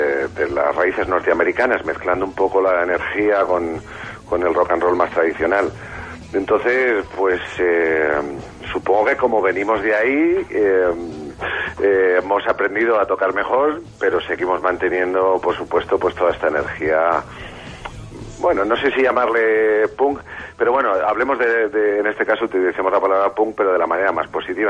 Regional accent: Spain; porque somos españoles

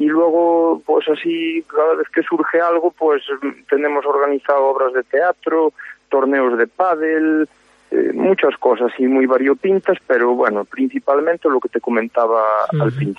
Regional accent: A Pontenova, Galicia, Spain; Que soy nativo de aquí y vivo esto de una forma muy intensa

